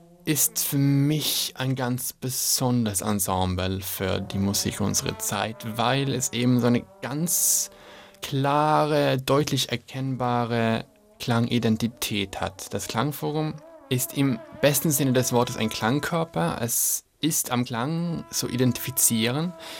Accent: Sweden; now in Vienna, Austria; ich komme aus Schweden ursprünglich.

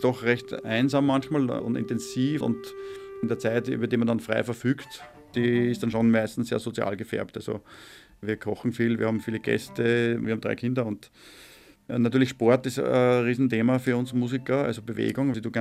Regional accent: Linz, Upper Austria, Austria; born there; now in Vienna, Austria; Geboren bin ich in Linz, eher zufällig. Und bin also 85 nach Wien gekommen.

